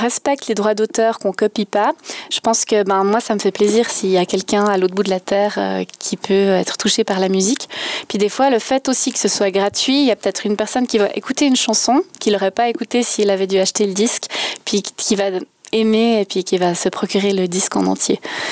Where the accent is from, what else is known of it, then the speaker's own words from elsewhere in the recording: Combremont-le-Grand, Vaud, Switzerland; Je viens d'un petit village de la Broye vaudoise, Combremont-le-Grand.